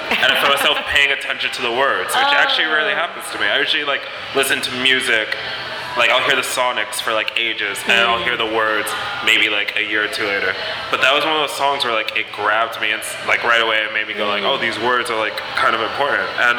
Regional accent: London, United Kingdom; also born or lived in Westchester; I grew up in London and in Westchester, but I say London, mostly the outskirts of London.

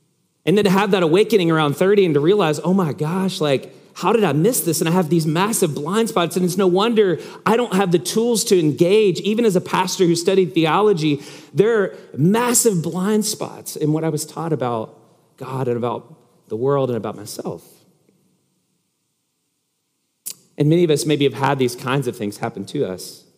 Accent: United States; which, again, as a American, it's hard for me not to see that.

